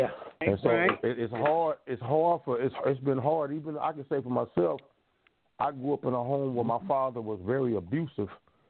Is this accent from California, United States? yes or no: no; Tulsa, Oklahoma, United States; from Tulsa, Oklahoma, from Black Wall Street.